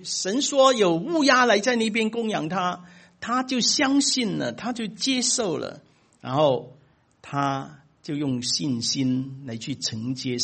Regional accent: China; 我们中国人呢，买东西呢有一些坏习惯的

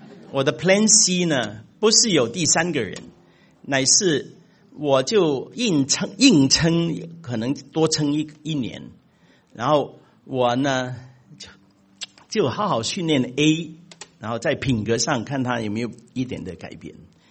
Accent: China; 我们从中国来的哈、啊，我们中间应该蛮多从中国来的

